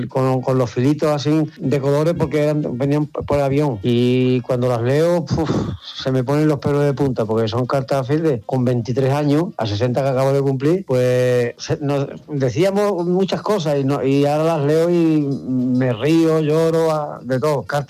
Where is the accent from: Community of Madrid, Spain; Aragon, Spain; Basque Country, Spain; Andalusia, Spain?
Andalusia, Spain; Higuera de la Sierra; de Higuera de la Sierra.